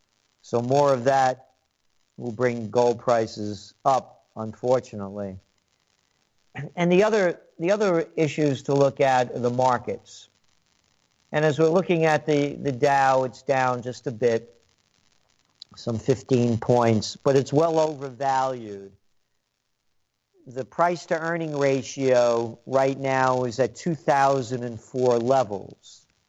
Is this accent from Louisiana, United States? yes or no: no; New York City, New York, United States; Yes, sir, I grew up in near Allerton Avenue and Boston Post Road.